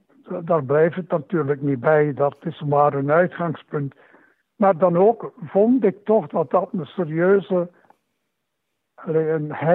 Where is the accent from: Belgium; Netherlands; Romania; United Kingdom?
Belgium; Poperinge, Flanders; als kind was ik misdienaar in Poperingen. Wij woonden 4-5 kilometer van de kerk.